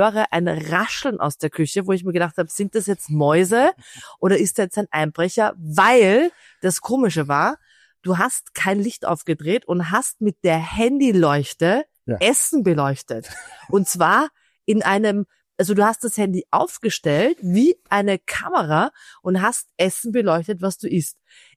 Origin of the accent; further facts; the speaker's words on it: Vienna, Austria; accent: Viennese; Ich bin ja total stolz, dass ich rede wahnsinnig Hochdeutsch, ich rede aber auch Wienerisch.